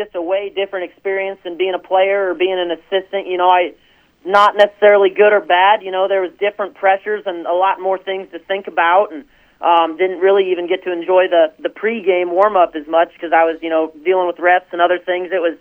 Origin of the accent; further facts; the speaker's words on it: Nebraska, United States; You know, from my experience growing up in the Sand Hills, you know, anytime you play a Sand Hills-based team, you know you're going to get a four-quarter fight.